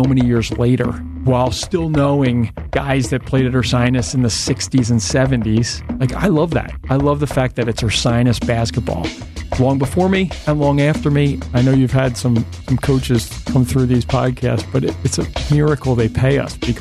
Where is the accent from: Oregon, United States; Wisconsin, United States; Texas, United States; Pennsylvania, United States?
Pennsylvania, United States; Philadelphia; so growing up in Philly, obviously, I'm really lucky